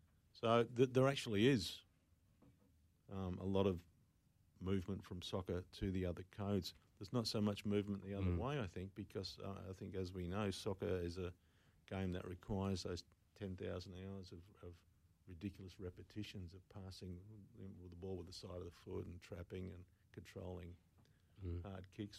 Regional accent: Queensland, Australia; I grew up in Queensland, so I did actually see a lot of people move from soccer to rugby league, kids.

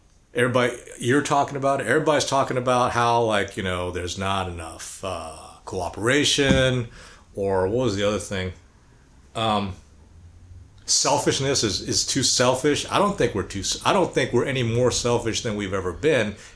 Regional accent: United States; Number one, I'm American. Number two, the country of my ancestors.

